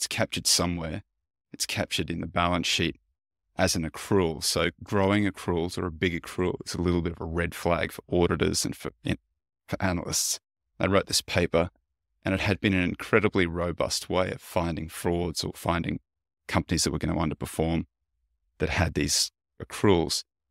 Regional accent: Australia; now in United States; as an Australian American, but Australian originally, born and raised, there's a lot more of it in Australia.

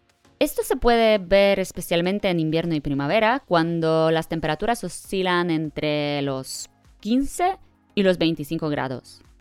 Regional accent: Balearic Islands, Spain; Antes, para ir a una escuela de baile callejero, tenía que ir a Palma, la capital, porque en mi pueblo no había absolutamente nada.

